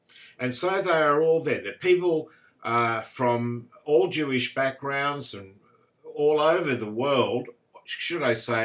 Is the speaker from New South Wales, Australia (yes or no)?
yes; Campsie, New South Wales, Australia; I grew up in Campsie, as most of you know, and I lived in 3rd Avenue, right at the end, the dead end, right near Cook's River, and parks all around us.